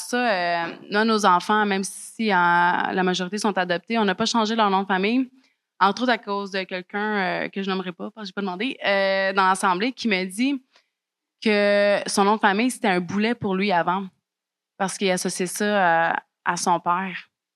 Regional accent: Mexico; moi, j'ai grandi au Mexique. Donc, j'étais la petite châtain aux yeux bleus qui voulait donc être mexicaine. Et j'avais pas de famille. J'avais pas de famille quand j'étais jeune au Mexique.

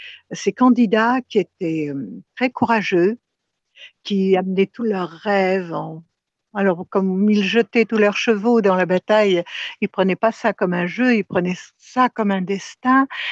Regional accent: Aleppo, Aleppo Governorate, Syria; born there; je suis née à Alep parce que mon père était dans l'armée française, j'étais officier à ce moment-là, et que pendant la guerre, parce que je suis née en 44, je suis une vieille dame

